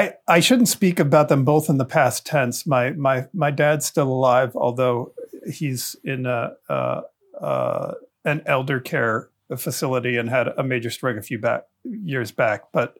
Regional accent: Baltimore, Maryland, United States; We grew up mostly in Baptist churches in the Baltimore area, either Southern Baptist or Independent Baptist churches.

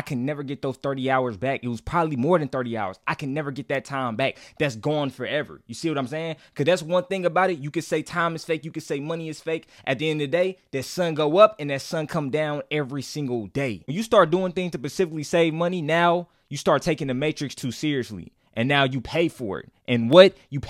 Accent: North Carolina, United States; Now, for y'all that know me, I'm from North Carolina.

